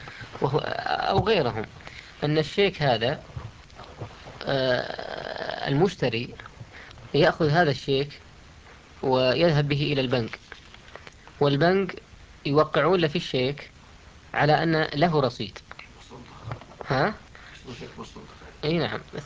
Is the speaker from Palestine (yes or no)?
no; Saudi Arabia; الموجود عندنا في السعودية